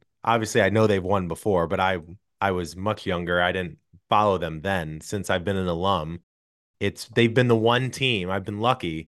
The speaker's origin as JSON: {"language": "English", "town": "St. Louis", "region": "Missouri", "country": "United States", "said": "I used to work at the NFL. I'm from St. Louis. I'm a big sports fan."}